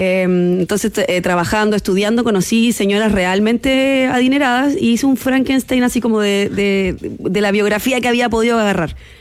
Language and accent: Spanish; Concepción, Biobío, Chile; Yo soy de región, yo soy de Concepción.